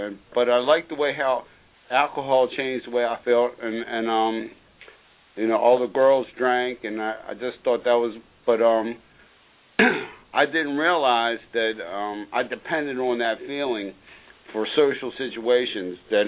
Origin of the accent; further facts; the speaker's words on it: Maryland, United States; Well, like Barry, I came from Baltimore County, in almost like identical situation.